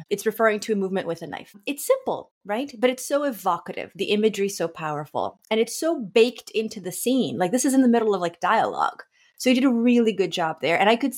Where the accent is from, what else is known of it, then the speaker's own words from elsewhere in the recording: Rio de Janeiro, Brazil; Like I grew up in Rio de Janeiro, Brazil.